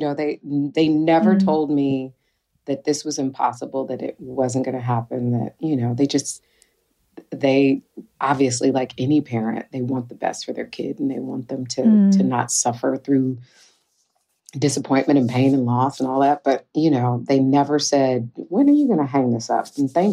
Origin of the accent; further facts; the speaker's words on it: Detroit, Michigan, United States; And so for me growing up in Detroit, I just got to do so many things that, you know, my little heart desired creatively